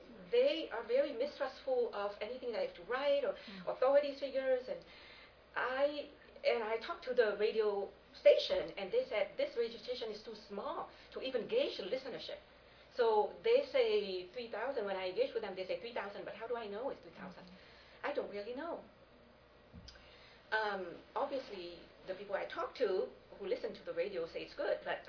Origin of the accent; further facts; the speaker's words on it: Vietnam; I was raised in Vietnam. I raised my kids the way I was raised, which is like weeds.